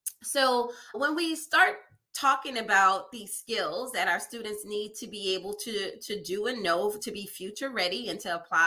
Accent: New Orleans, Louisiana, United States; As Sarah mentioned … My hometown is New Orleans, Louisiana.

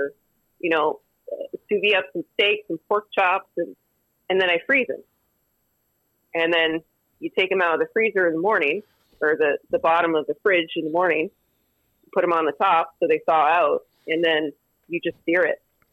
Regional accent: Massachusetts, United States; Yeah, I grew up in Massachusetts.

